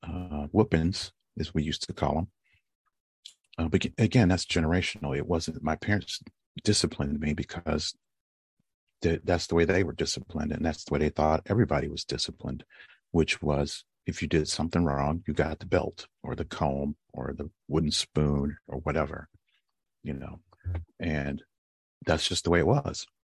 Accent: Cleveland, Ohio, United States; born there; I was born in Cleveland, Ohio. I'm the youngest of three in an adopted family.

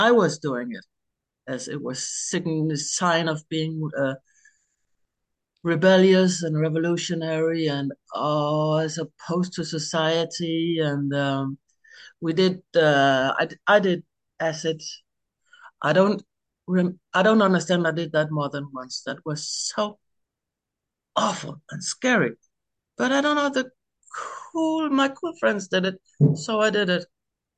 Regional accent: Denmark; I'm from Denmark. I'm 59.

